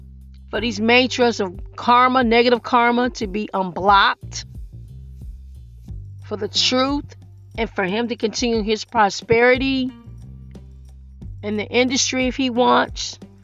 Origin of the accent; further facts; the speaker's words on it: Detroit, Michigan, United States; Everyone liked you in Detroit that I know that was on our block when I was growing up on Pinehurst.